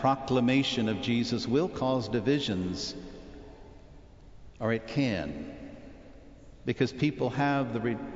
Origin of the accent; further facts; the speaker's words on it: Texas, United States; So I said, well, I'm from Texas.